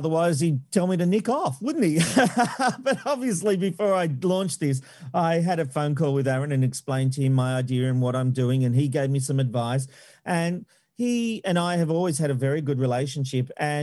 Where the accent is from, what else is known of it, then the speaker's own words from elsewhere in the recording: Australia; and still as an Australian, be able to watch those versions of the channel.